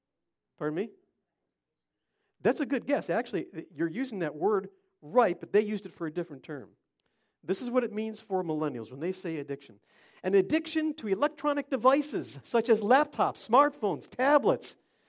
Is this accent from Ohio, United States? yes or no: yes; Cleveland, Ohio, United States; we grew up in Cleveland, and in Cleveland, you say it